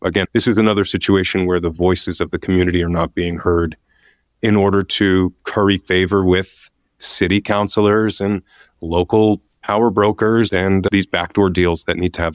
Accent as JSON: {"language": "English", "region": "Massachusetts", "country": "United States", "said": "I'm not Mexican, I'm Portuguese. I come from Massachusetts"}